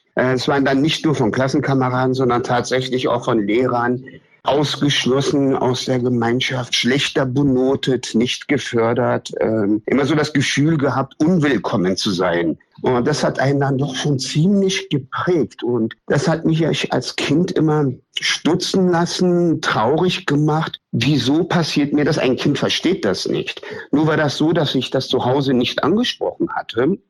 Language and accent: German; Berlin, Germany; ich bin 51 Jahre alt, gebürtig in Berlin mit persischen Wurzeln.